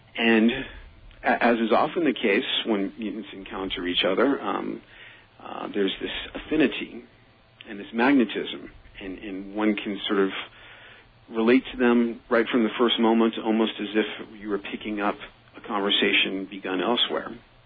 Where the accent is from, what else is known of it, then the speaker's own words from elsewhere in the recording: Bronx, New York, United States; I was from the Bronx. I wasn't getting pushed around by this officious kid from the overprotected suburbs or something